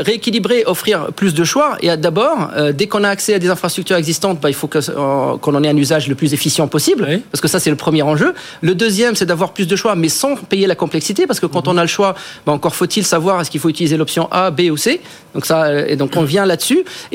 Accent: Tunisia; born or raised there; moved away as an adult; also born or lived in France / United States

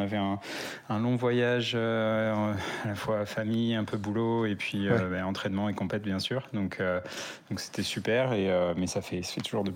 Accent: Annecy, Auvergne-Rhône-Alpes, France; j'ai eu la chance en grandissant à Annecy d'avoir un peu baigné dedans depuis petit.

